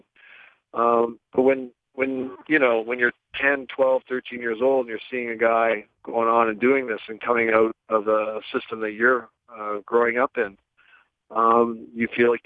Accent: Mimico, Ontario, Canada; born there; like the people from Mimico say, when you're born there, that's all you want to say you're born from.

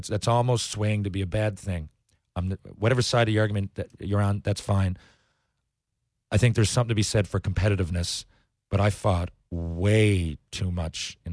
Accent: Newfoundland and Labrador, Canada; I'm an only child. They became my brothers, and so wherever I was, my teammates, and I'm from Newfoundland, so I was always alone.

